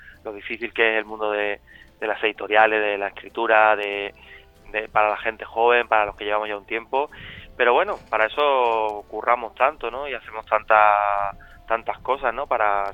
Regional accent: Carmona, Andalusia, Spain; now in Madrid, Spain; Digo que soy sevillano, ¿no? Soy carmonense y muy orgulloso de mis raíces, de ser andaluz, de ser español

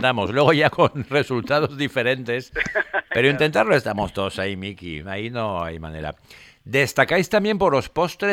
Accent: Alberique, Valencian Community, Spain; que está, por cierto, muy cerca de Alberique, que yo soy de Alberique.

